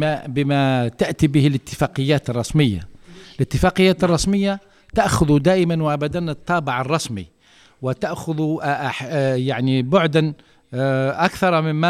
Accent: Algeria; وكان احنا في الجزائر

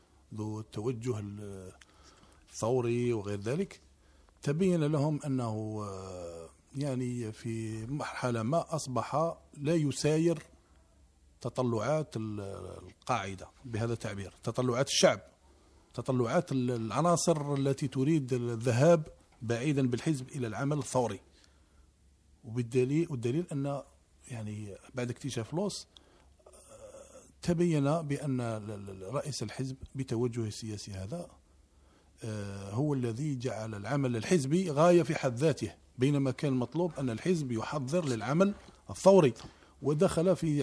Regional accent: Algeria

